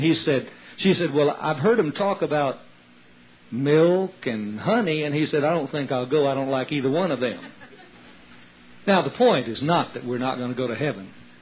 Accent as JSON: {"language": "English", "region": "Texas", "country": "United States", "said": "Now please let me give you the Texas translation of that one, since I'm a Texan."}